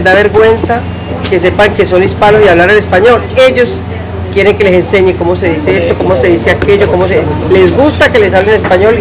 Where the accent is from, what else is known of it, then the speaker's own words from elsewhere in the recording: Medellín, Antioquia, Colombia; now in United States; Yo vengo de Colombia, Medellin, Colombia. Llevo aquí 34 años viviendo.